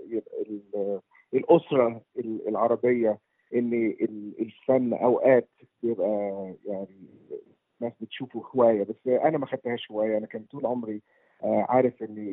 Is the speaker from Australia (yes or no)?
yes; Australia; also born or lived in Egypt; now in London, United Kingdom; أنا اتولدت في مصر وأهلي جم هنا وأنا عندي سنتين، فمتربي هنا وأسترالي مصري، يعني أكتر وقت قضيته في بلد تانية كان أستراليا، بس دلوقتي عايش في لندن.